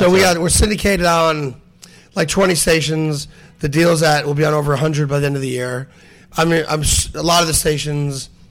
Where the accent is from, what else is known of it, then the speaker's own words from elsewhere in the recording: New York, United States; But, you know, I hate Philly. Mm-hmm. And I did as a New Yorker.